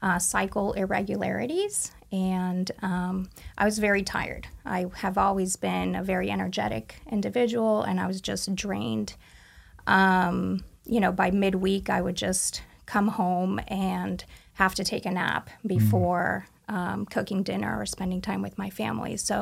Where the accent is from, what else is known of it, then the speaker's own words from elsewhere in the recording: Argentina; English is a second language; also born or lived in Canada; So I am originally from Argentina.